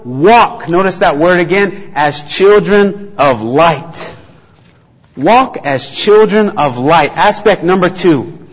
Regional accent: Navajo Nation, United States; In my hometown, on the Navajo reservation, poverty rate is at 60%.

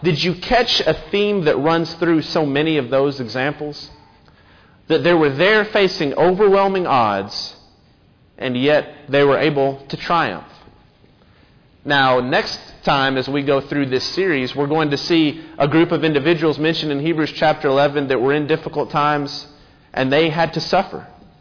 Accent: Memphis, Tennessee, United States; Now, as you know, I grew up in Memphis, which means I like to cheer for Memphis teams.

